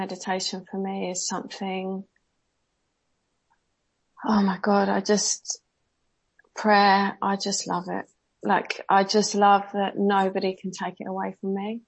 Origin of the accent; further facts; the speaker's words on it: South East England, United Kingdom; I grew up in Surrey, a suburb just south of London.